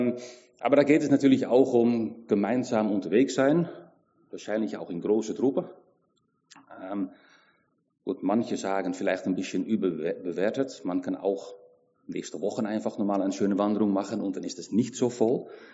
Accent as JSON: {"language": "German", "country": "Netherlands", "second_language": "German", "lives_now": "Germany", "said": "das habe ich erst hier in Deutschland gelernt, weil ich komme aus Holland"}